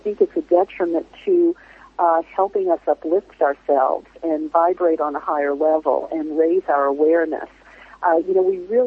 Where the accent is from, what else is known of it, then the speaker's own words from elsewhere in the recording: United States; speaking as an American here in the United States, I think we are so isolated from the rest of the world.